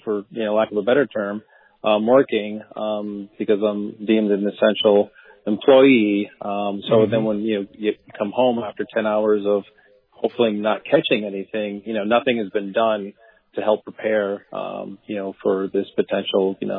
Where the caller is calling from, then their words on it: Connecticut, United States; I'm calling from Connecticut, and as you know, we're going through the coronavirus.